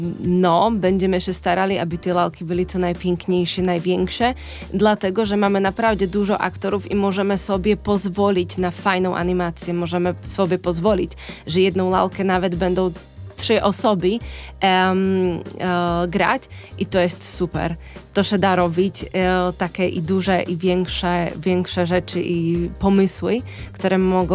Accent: Slovakia; Polish is a second language; moved away as an adult; now in Poland; Dobrze, powiem jeszcze tylko, że jestem ze Słowacji. Jeżeli by ktoś miał jakieś wątpliwości, jak mówię, to przepraszam.

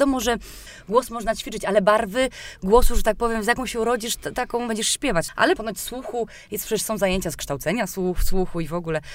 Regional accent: Gdynia, Pomeranian Voivodeship, Poland; now in Olsztyn, Poland; W 2004 roku przyjechałam tutaj z Gdyni do Olsztyna

